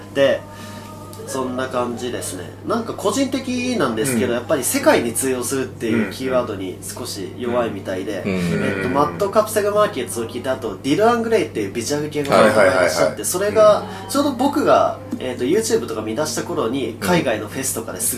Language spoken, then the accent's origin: Japanese; Kitakyushu, Fukuoka, Japan; 僕地元が北九州なんですよ。